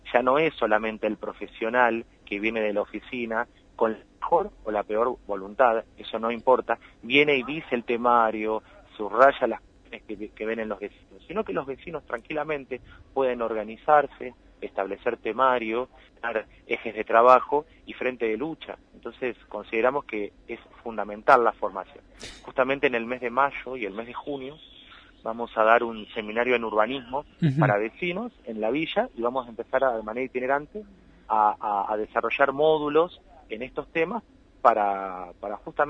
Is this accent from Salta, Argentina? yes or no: no; La Plata, Buenos Aires Province, Argentina; Te acuerdo que soy platense también